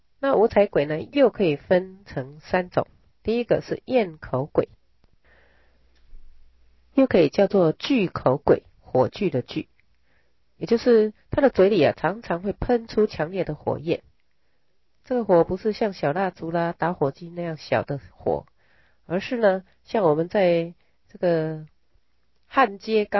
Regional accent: Taiwan; 相对的，我们台湾人啊，福报就大多了

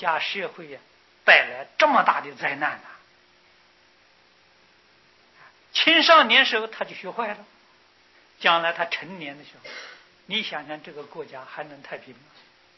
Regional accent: China; 我们中国人聪明的还是不少我就看到在国内外都看到

